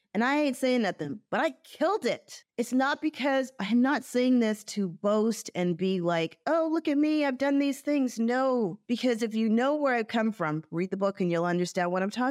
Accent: Canada; Growing up in Canada, I learned how to speak French.

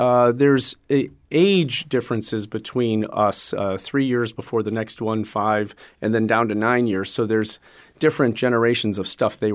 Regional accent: Buffalo, New York, United States; I grew up in Buffalo, New York, and while I was the oldest of four, I was in a neighborhood of kids who were 5 to 7 years older than me.

